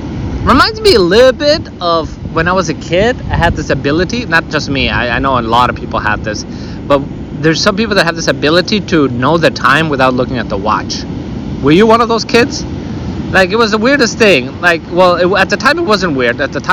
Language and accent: English; Germany; English is a second language; Yeah, I'm from Germany, So you must excuse my language. My language is not so good.